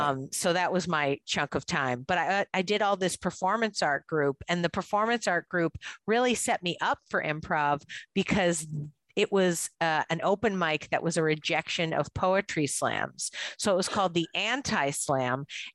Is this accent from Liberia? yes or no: no; Boston, Massachusetts, United States; Where I'm from Boston originally, so I understand when crowds of people yell at you, go away